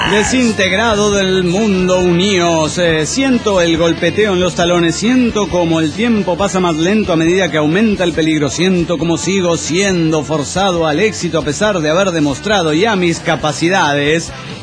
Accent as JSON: {"language": "Spanish", "region": "Cajamarca", "country": "Peru", "lives_now": "Lima, Peru", "said": "de Cajamarca, en Lima."}